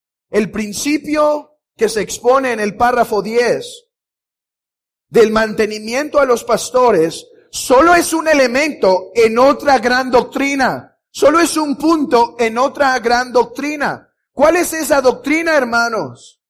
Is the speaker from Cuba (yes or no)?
no; Mexico; Y hermanos, creo que como mexicanos, este tema nos espanta.